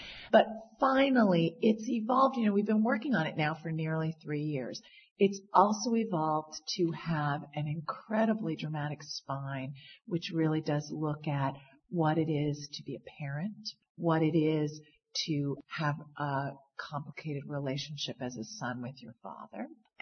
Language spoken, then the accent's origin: English; Miami, Florida, United States; And, you know, I grew up in Miami. I'm kind of a Cubophile.